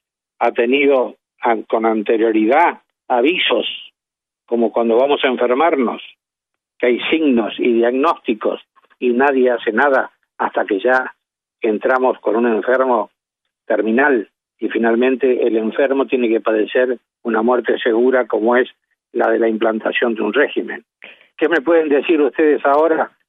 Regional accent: Argentina; la vergüenza que nos causa a todos como argentinos

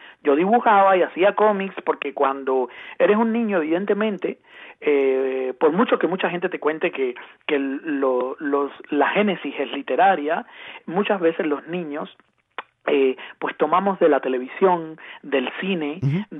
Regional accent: Havana, Cuba; now in Barcelona, Spain; yo soy de La Habana. Ajá. Yo soy del Vedado.

